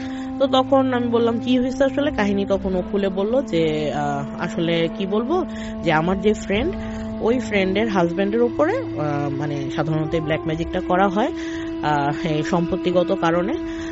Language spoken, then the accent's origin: Bangla; Dhaka, Dhaka Division, Bangladesh; আমি farm gate থেকে এসেছি